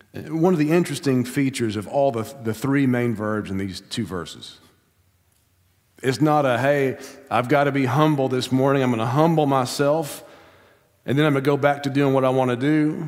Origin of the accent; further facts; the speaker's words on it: United States; I'm an American. We don't do that.